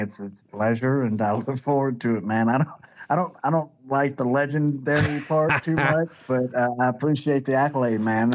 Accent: Louisville, Kentucky, United States; I grew up in the 80s, and I grew up in Louisville, Kentucky.

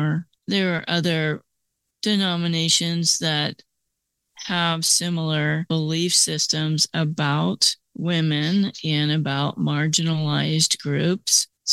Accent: Phoenix, Arizona, United States; and you already know I'm from Phoenix, Arizona.

